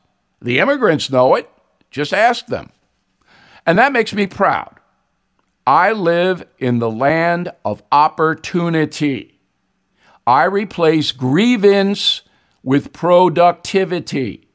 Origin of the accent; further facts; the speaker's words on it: Levittown, United States; We didn't have much growing up in Levittown